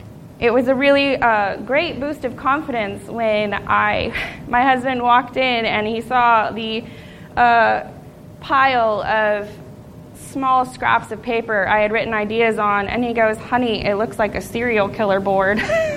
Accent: Texas, United States; So, as a Texan, what is your perception of quality ice cream?

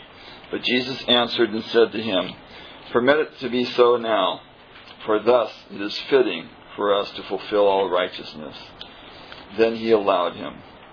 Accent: Richmond, Virginia, United States; I'm from Richmond, Virginia.

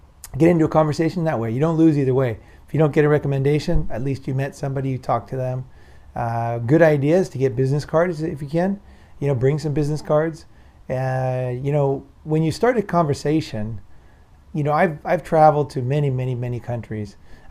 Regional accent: Los Angeles, California, United States; in Los Angeles, near my hometown

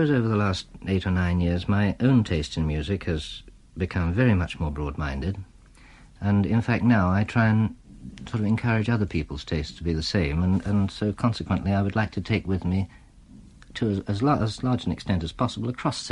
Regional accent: London, United Kingdom; born there; I was born in London, yes. My mother was Swiss and my father Czech. They settled in London.

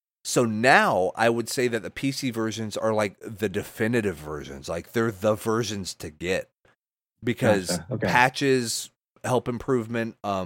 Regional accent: Oklahoma, United States; born there; I mean, hell, I was born in Oklahoma where they had the land run. And like now I live in Texas.

